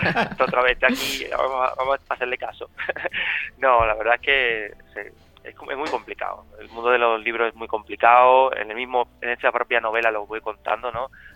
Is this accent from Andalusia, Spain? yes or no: yes; Carmona, Andalusia, Spain; now in Madrid, Spain; Digo que soy sevillano, ¿no? Soy carmonense y muy orgulloso de mis raíces, de ser andaluz, de ser español